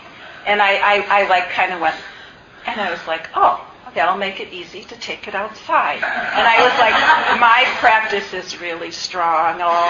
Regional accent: Midwest, United States; But for me, as a Midwesterner in this other environment

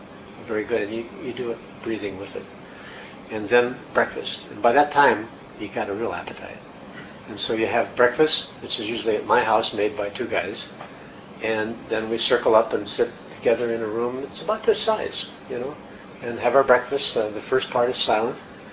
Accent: Minnesota, United States; You know, the family I grew up in Minnesota, it was a good German-Irish Catholic family

